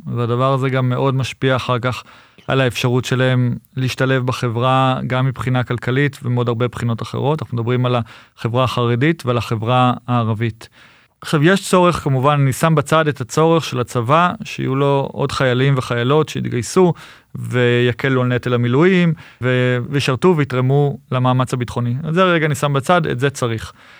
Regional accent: Kfar Saba, Central District, Israel; אני גדלתי בכפר סבא, ואני ממש זוכר את הצו הראשון שאני מגיע לתל השומר, ואני מבין שלא כל ישראל זה כמו כפר סבא.

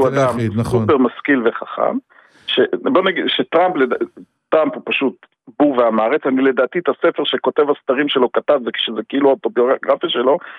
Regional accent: Jerusalem, Jerusalem District, Israel; born there; אני נולדתי בישראל, בירושלים.

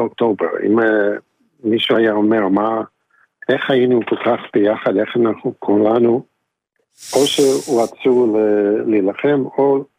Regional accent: United States; Hebrew is a second language; now in Israel; אני עליתי מארצות הברית לפני 30 שנה, לא יודע אם שומעים, אבל הילדים שלנו נולדו פה

